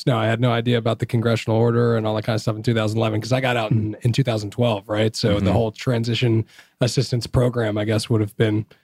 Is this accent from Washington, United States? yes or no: yes; Bainbridge Island, Washington, United States; So I'm originally from Bainbridge Island, Washington.